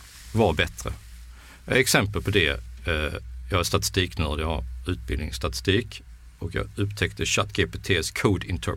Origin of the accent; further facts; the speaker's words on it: Skåne, Sweden; Ja, jag är skåning, så det kan inte skilja sig jättemycket, men lite skiljer sig.